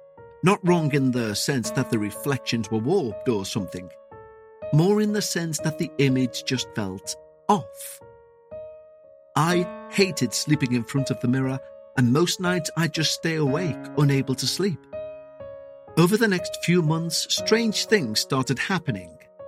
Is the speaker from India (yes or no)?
yes; India; first language Bengali; English is a second language; aunt is Fufu in my mother tongue Bengali. Her house is in West Bengal, while I live in South India